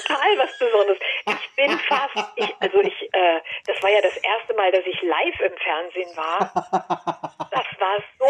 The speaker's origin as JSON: {"language": "German", "town": "Fulda", "region": "Hesse", "country": "Germany", "tie": "born or raised there", "said": "weil Fulda ist ja auch meine Heimatstadt."}